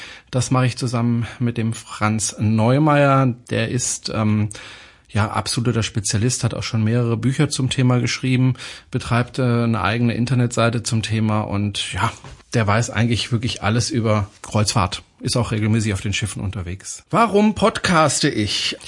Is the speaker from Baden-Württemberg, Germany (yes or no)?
yes; Freiburg, Baden-Württemberg, Germany; born there; also born or lived in Stuttgart; now in Horb am Neckar, Germany; Ich bin gebürtiger Freiburger. Mein Vater ist Franzose, meine Mutter ist Deutsche, deswegen bin ich auch zweisprachig aufgewachsen. Bin dann über Stuttgart schließlich nach Horb am Neckar gelandet.